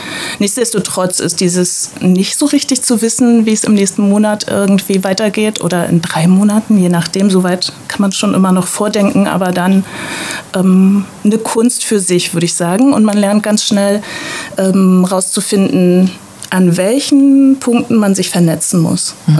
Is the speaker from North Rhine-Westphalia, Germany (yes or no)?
no; Mecklenburg-Vorpommern, Germany; Na klar, also ich bin gebürtige Mecklenburgerin, also hier geboren, in Neubrandenburg tatsächlich, aber aufgewachsen in einem kleinen Dorf in der Nähe.